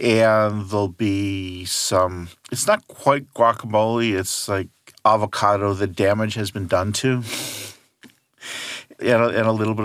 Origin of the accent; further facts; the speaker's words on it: Los Angeles, California, United States; We can't help ourselves. We're from Los Angeles.